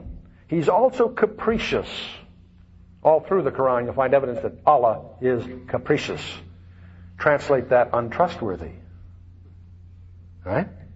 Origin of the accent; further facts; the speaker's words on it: California, United States; I come from Orange County, which is the land of the bumper sticker Christian.